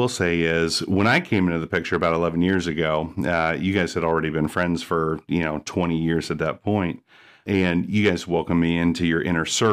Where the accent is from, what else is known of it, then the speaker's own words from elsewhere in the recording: East Coast, United States; also born or lived in Ohio; now in Texas, United States; I was born in Ohio. I was raised on the East Coast, lived in the Mid-Atlantic, the Southeast, and now Texas.